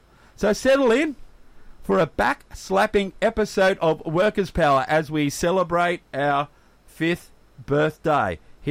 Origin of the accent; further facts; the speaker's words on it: Ipswich, East of England, United Kingdom; It was cold this morning. I'm from Ipswich.